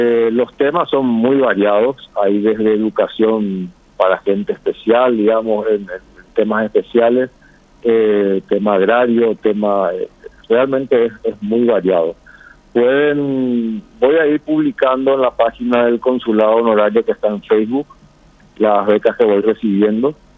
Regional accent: Paraguay; tanto como paraguayo como también vinculado al Estado de Israel

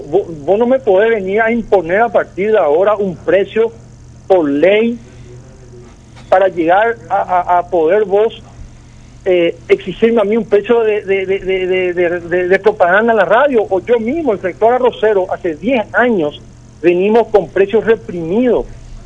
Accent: Paraguay; Yo soy paraguayo

